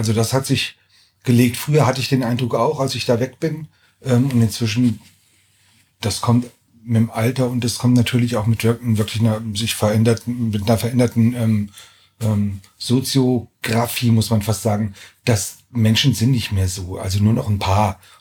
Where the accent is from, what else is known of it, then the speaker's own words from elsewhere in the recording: Hesse, Germany; moved away as an adult; also born or lived in Berlin; Biedenkopf an der Lahn, das liegt in Oberhessen. Und ich bin da nicht geboren, aber aufgewachsen. Also ich bin zwar mal um die Ecke geboren auf dem Land. Und ich glaube, da war ich 5, als wir da hingezogen sind.